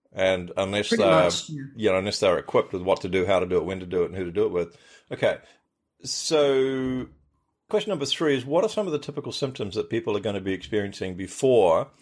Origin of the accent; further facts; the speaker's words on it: Ireland; So I'm from Ireland.